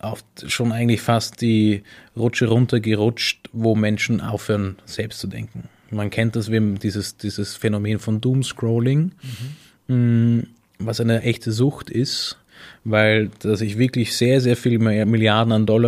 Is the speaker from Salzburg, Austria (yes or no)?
no; Styria, Austria; also born or lived in Vienna; Ich komme auch aus der Steiermark, aber ich bin eigentlich Wiener.